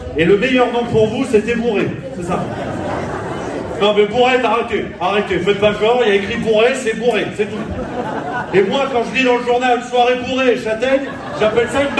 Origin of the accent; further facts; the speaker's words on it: Brittany, France; Il fait gaffe, je suis breton